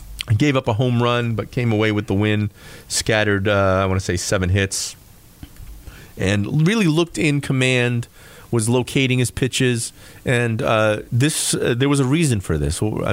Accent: Fall River, Massachusetts, United States; thought I was a Rhode Islander because I had the accent and all that. But, I was quick to point, oh, no, I'm from Fall River. I'm not from Rhode Island, but pretty much I'm from Rhode Island.

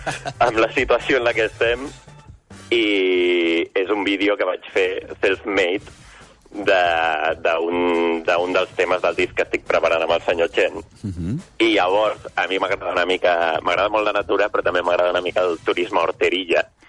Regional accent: Valldoreix, Catalonia, Spain; Sí, però soc de Valldoreix, crec, clar.

